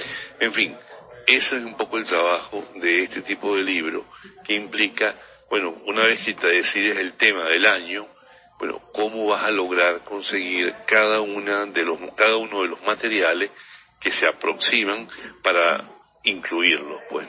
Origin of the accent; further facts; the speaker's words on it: Venezuela; Esta época creo que para nosotros, como venezolanos, no es la mejor época para salir.